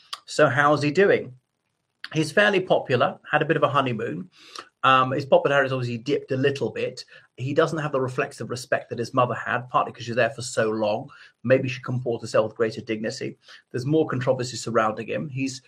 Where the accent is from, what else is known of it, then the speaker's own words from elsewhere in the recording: Ireland; from Ireland.